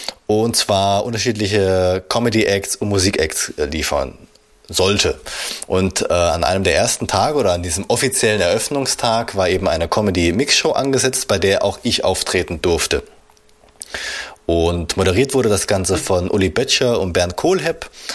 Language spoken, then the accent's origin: German; Baden-Württemberg, Germany; born there; Also ich als gebürtiger Schwabe